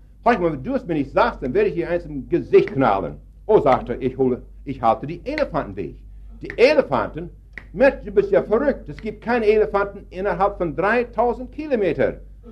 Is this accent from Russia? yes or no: no; Canada; German is a second language; now in Germany; Ich komme ja aus Kanada und da musste ich hier in Deutschland nochmal etwa die Sprache lernen.